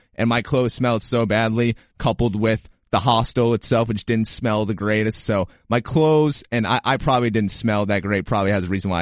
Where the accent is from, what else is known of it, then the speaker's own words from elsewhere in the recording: New York, United States; also born or lived in Seattle; I was born in Seattle. Should I be out there? But I grew up in upstate New York. Should I be there where my family is?